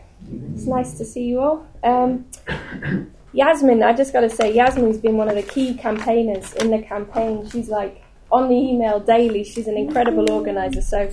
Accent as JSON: {"language": "English", "region": "England", "country": "United Kingdom", "said": "And I was ashamed as an English person that this was happening in a fucking democracy."}